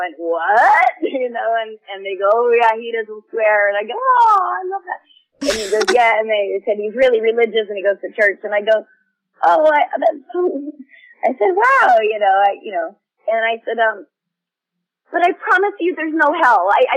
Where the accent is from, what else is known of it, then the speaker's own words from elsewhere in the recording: New Hampshire, United States; I grew up going to church many times because I grew up in New Hampshire, and is a very church loving, you know, there were no Jews there.